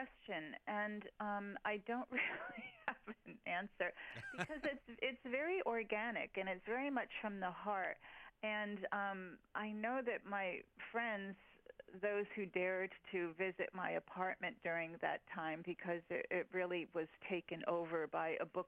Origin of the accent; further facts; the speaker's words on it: New York, United States; now in -; And that's not talking about the rest of the state, because it is my home state, and I grew up outside of New York City.